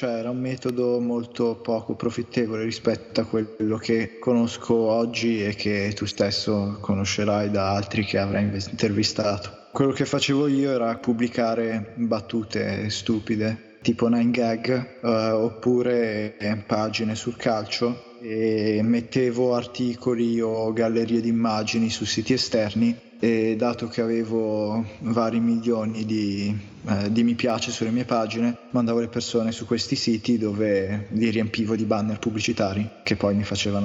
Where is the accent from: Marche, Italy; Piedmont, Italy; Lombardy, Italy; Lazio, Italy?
Lombardy, Italy; Milan; Sono nato e cresciuto a Milano. Sono stato fortunato di andare alla scuola internazionale che mi ha permesso di imparare l'inglese prima ancora dell'italiano